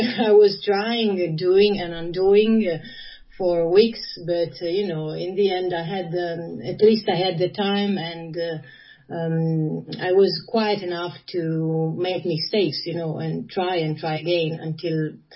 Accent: Ferrara, Emilia-Romagna, Italy; I'm talking to you from Ferrara, my hometown.

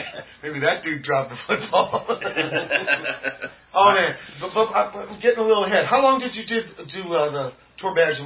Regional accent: San Pedro, California, United States; because we're from Pedro, and there ain't no punks here, man. We're the only punk rockers.

